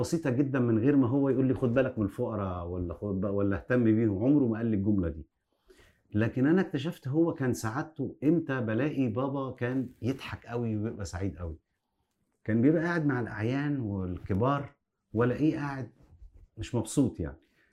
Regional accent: Egypt; فول اللي هو الأخضر ده اسمه عندنا في مصر فول حراتي

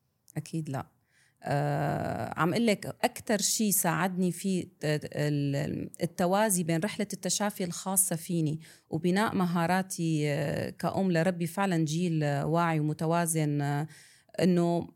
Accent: Syria; وأنا سورية وعشت كل حياتي بسوريا، فأنا متعودة على ثقافة المجتمع اللون الواحد، فلما أجيت على مجتمع أوسع بثقافات متعددة

